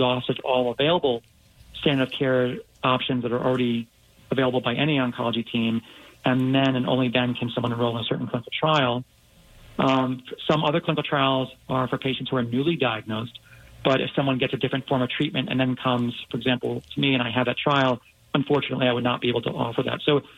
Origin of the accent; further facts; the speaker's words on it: New York, United States; when I was growing up in New York